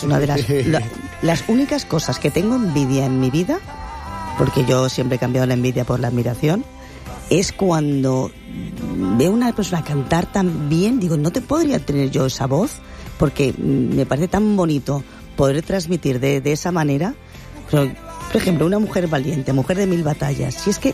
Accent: Valencian Community, Spain; first language Valencian; soy valenciano parlante, mi abuela no sabía hablar castellano, en casa hablo en valenciano.

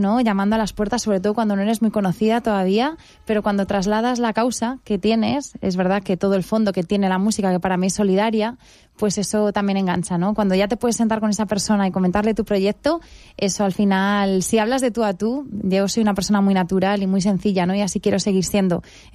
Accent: Valencia, Valencian Community, Spain; cuando ya llega el concierto y lo doy en mi tierra natal, en un castillo precioso, allí en Valencia

